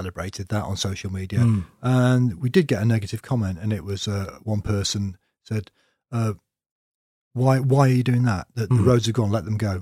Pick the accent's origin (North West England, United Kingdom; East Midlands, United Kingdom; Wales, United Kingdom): East Midlands, United Kingdom; I'm not from Leicestershire. Derbyshire, born and bred.